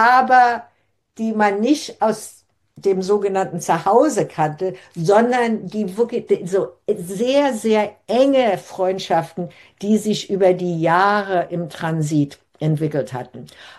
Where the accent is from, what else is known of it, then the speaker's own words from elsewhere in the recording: New York, United States; meine persönliche Erfahrung als Kind auf der Upper West Side, die zu Hause also wirklich nur Deutsch sprach